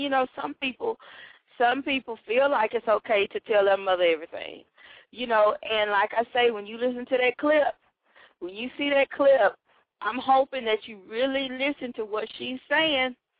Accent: Atlanta, Texas, United States; Like I say, in Atlanta, I'm from Atlanta, Texas, and we went out there this weekend to celebrate graduations.

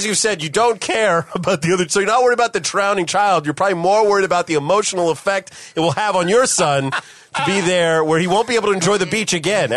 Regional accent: California, United States; Now, I grew up in Northern California

